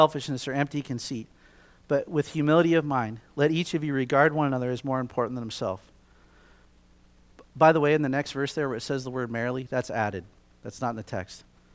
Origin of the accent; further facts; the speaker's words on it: Montana, United States; I got to tell you, man, I grew up in Montana. I've always been a little bit arrogant about Montana.